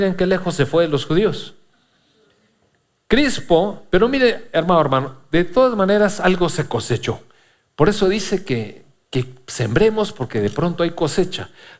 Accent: Tamaulipas, Mexico; ¿Y tú de dónde vienes? Me preguntaron. Yo, de Tamaulipas.

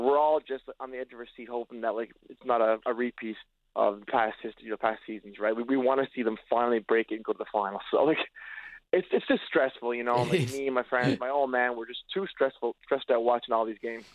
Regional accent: Canada; I'm Canadian

